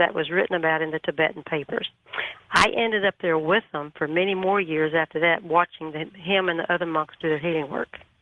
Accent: Houston, Texas, United States; born or raised there

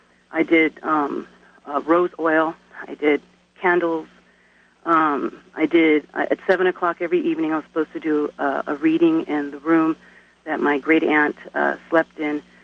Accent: Oregon, United States; I'm from Oregon.

